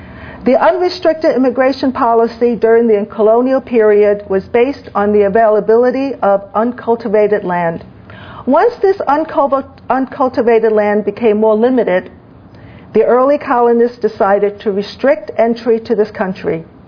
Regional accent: China; English is a second language; So I came from China, and I learned English as a second language, okay? Now, I came from China because my father was a U.S. citizen

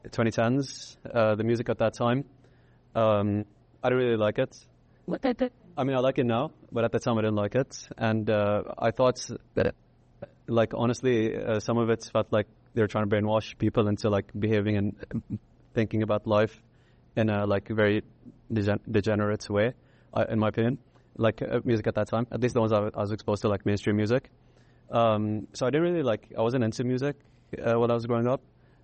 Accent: Bahrain; I'm originally from Bahrain, and I do rap.

